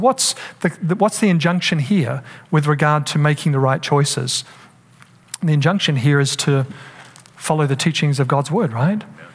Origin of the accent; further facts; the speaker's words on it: Australia; You know, I'm from Australia. We have a certain culture there.